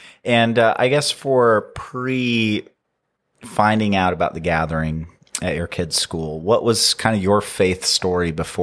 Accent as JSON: {"language": "English", "country": "Philippines", "tie": "born or raised there", "said": "I grew up in the Philippines"}